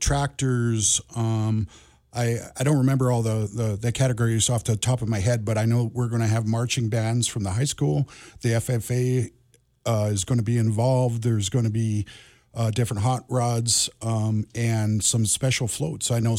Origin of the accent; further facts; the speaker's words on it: Kalispell, Montana, United States; Well, I was born and raised here in Kalispell. I grew up just down the road on Maple Drive here and went to Evergreen, graduated here in town.